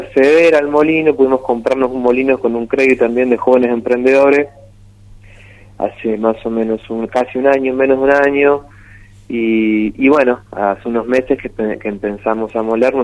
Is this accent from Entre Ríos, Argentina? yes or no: yes; Gualeguaychú, Entre Ríos, Argentina; somos de acá, somos de Gualeguaychú